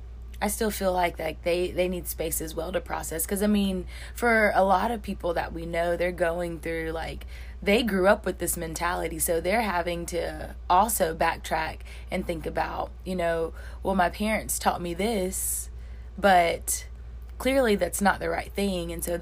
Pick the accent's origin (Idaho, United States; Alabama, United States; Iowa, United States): Alabama, United States; Enterprise; like I said, I'm from Enterprise, Alabama. That's like the deep South.